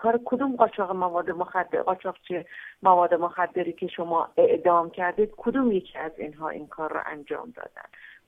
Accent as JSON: {"language": "Persian", "country": "Iran", "said": "من به عنوان یک ایرانی من به عنوان یکی از اون اجزایی که این دنیا رو داره تشکیل میده"}